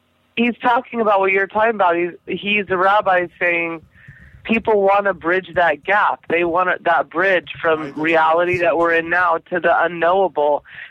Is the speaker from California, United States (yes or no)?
yes; Long Beach, California, United States; I know I'm from Long Beach.